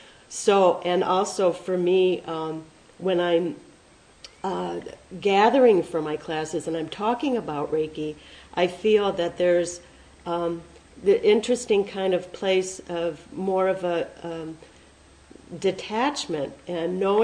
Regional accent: United States; being an American and only second-generation American, I don't have that lineage behind me of a traditional craft or art or even culture.

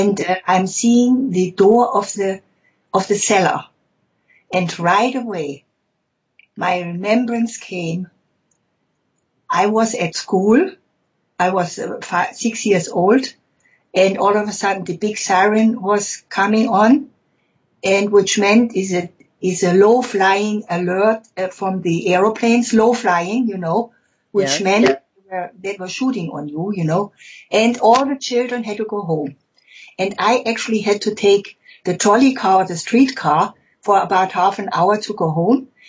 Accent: Leipzig, Saxony, Germany; 2-3 years ago, I went to my hometown, to Leipzig, which I hadn't been for all these years. And I went to the house where I used to live as a child. And I went also to where my mother came from, to the town, which was Weißenfels.

